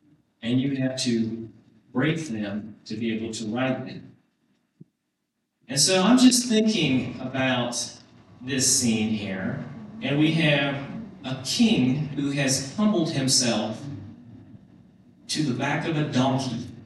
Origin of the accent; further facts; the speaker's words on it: Kansas, United States; I grew up in Kansas. We had cows. Had horses